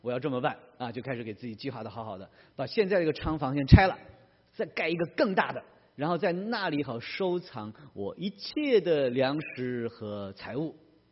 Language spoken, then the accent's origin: Chinese; China; 我们中国人有这样的智慧